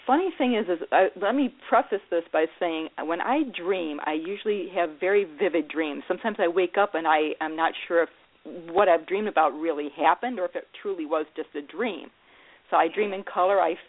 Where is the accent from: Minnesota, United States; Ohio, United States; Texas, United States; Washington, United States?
Ohio, United States; I'm situated directly between Cleveland and Sandusky. So 30 miles west is Cleveland, 30 miles west is Sandusky, 30 miles east is Cleveland. And I'm 5 miles south of Lake Erie.